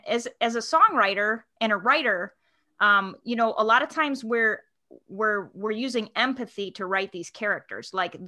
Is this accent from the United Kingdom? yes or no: no; Chicago, Illinois, United States; I'm from Chicago.